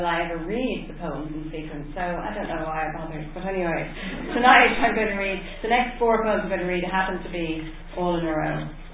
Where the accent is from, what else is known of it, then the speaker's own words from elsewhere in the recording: Dublin, County Dublin, Ireland; growing up in Dublin, where every street sign, every road sign, every announcement on the Dart is in two languages, English and Irish